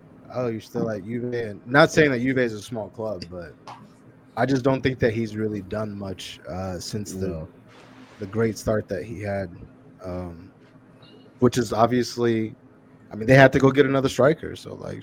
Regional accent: United States; But as an American fan, as someone who is American, I feel like this is definitely our best era of football

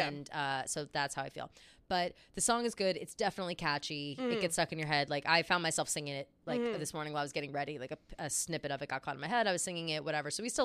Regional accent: Flemington, New Jersey, United States; shout out Flemington, New Jersey, I don't have that connection with my hometown.

